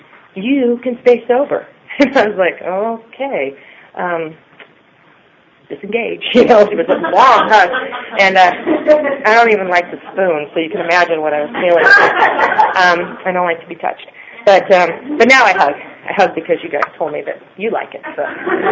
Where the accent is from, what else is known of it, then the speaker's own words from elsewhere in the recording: Ireland; I'm Irish, and I also have rosacea, so don't think I'm going to pass out.